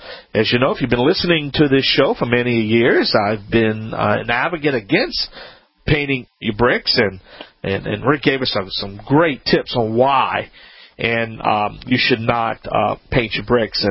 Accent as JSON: {"language": "English", "region": "Louisiana", "country": "United States", "said": "and I am the Cajun man from the Bayou Land"}